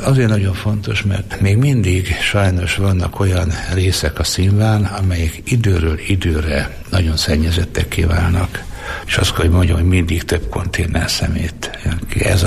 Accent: Miskolc, Borsod-Abaúj-Zemplén, Hungary; én Martin telepen nőttem fel, Vörös Martin születtem, de Martin telepen éltem

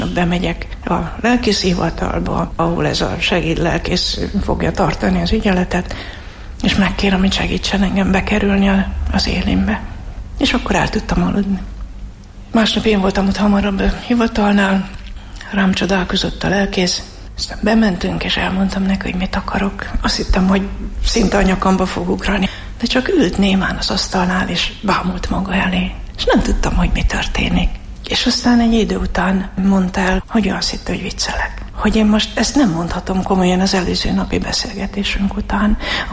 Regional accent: Debrecen, Hajdú-Bihar, Hungary; Hát én Debrecenben nőttem föl

